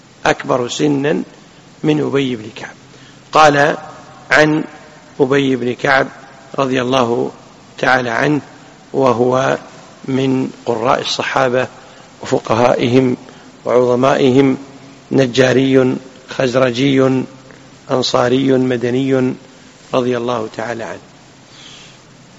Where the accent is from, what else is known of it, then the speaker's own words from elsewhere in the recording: Kuwait; تعرفون كلمة ملة عندنا في الكويت؟